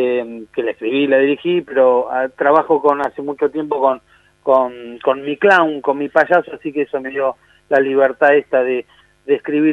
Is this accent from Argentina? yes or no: yes; Mar del Plata, Buenos Aires Province, Argentina; now in Buenos Aires, Argentina; yo soy nacido en Mar del Plata, me formé, estudié teatro en Mar del Plata y me vine después, seguí mi carrera de teatro y mi formación acá en Buenos Aires.